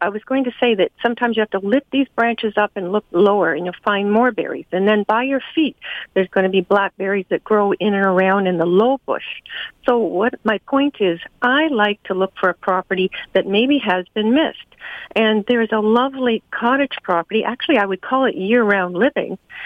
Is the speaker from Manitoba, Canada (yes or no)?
no; Bass Lake, Ontario, Canada; I grew up on Bass Lake, so I know it well. It's only about 5, 6, 7 minutes out of Orillia